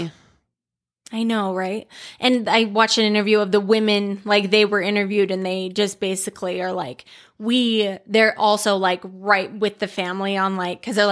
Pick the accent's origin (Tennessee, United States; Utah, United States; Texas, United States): Utah, United States; Manti; I was like, I'm from Manti, so M.